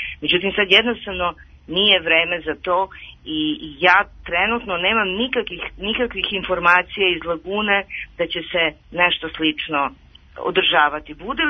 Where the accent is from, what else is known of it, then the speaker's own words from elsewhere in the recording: Badnjevac, Šumadija, Serbia; moje detinjstvo se odvijalo u Badnjevcu, a sad kako je stigla korona i moja sadašnja odvija u Badnjevcu, jer smo se mi sklonili s prve linije fronta i lepo otišli u Badnjevac i sad živimo tamo